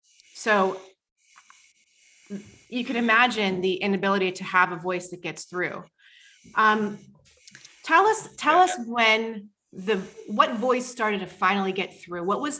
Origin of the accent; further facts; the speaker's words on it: Clairton, Pennsylvania, United States; You know, when I think about water, you know, I grew up in Clareton, right? Clareton Cook Works. Well, Jefferson Hill.